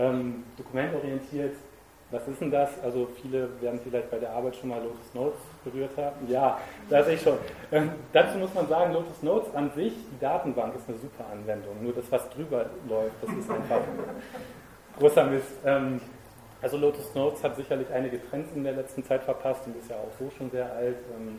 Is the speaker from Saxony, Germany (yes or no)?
no; Stuttgart, Baden-Württemberg, Germany; Ich komme hier aus Stuttgart